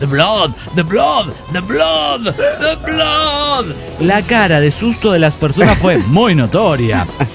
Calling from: Bremen, Germany; de Bremen, Alemania.

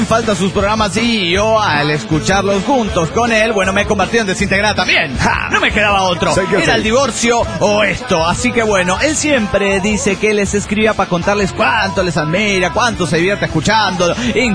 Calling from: Guadalajara, Jalisco, Mexico; de Guadalajara, Jalisco, México.

